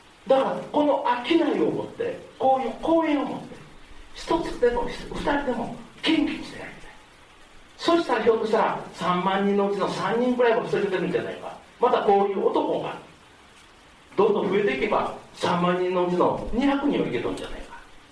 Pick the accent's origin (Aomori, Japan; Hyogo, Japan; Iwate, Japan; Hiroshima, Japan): Hyogo, Japan; Nishiwaki; now in Nishinomiya, Japan; お前のふるさと西脇やるやん、もう誰もいないよ、墓しかないよ、ね、結婚して初めて西宮で、30年か40年来た